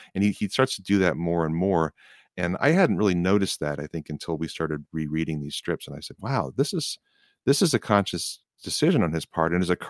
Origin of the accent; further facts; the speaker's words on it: Rochester, New York, United States; Now, I grew up in Rochester, New York, and we saw some pretty hefty winters.